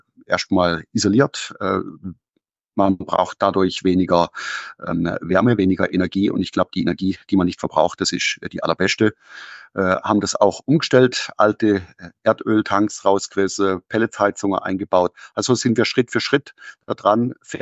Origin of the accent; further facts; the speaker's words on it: Murg, Baden-Württemberg, Germany; ich bin jetzt seit 17 Jahren, darf jetzt Bürgermeister hier in meiner Heimatgemeinde sein, Murg, direkt an der Schweizer Grenze, gute 7000 Einwohner.